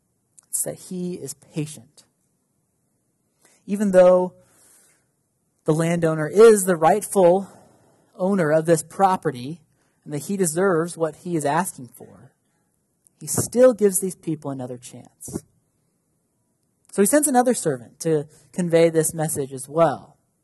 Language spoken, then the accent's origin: English; Paxton, United States; They live up at Bales Lake, so it was pretty close to me when I was growing up in Paxton.